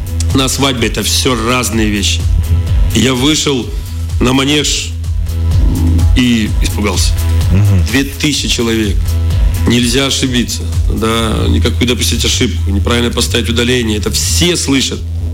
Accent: Ukraine; я с Украины сам

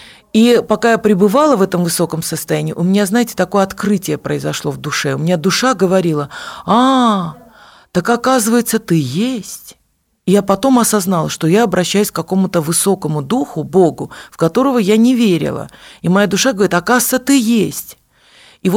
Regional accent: Yerevan, Armenia; Я сама из Еревана, у меня мама сибирячка, вот, она замуж вышла за армянина, жили мы в Ереване

